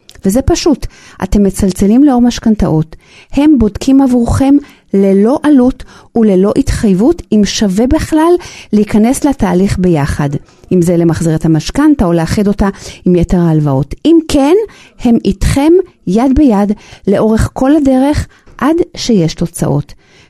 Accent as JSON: {"language": "Hebrew", "town": "Ra'anana", "region": "Central District", "country": "Israel", "said": "אנחנו מרעננה"}